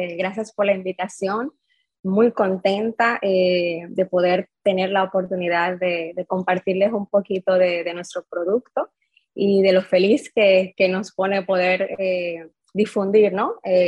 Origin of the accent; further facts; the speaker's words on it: Dominican Republic; aquí en República Dominicana el personal, casi toda la plantilla, todos los equipos somos dominicanos